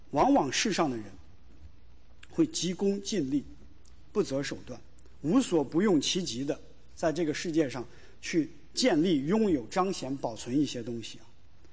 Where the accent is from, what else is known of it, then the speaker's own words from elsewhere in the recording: China; 小的时候在中国住这个国营厂的家属院，房子都是分的，特别小，父亲母亲和我一家三口还住一间12平米的房子